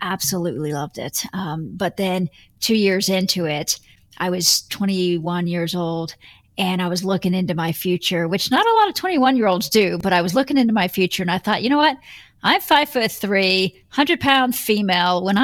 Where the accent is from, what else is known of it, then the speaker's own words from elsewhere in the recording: Texas, United States; And I'm from Texas, and I'm an Aries, so I naturally have, you know, just unbridled confidence.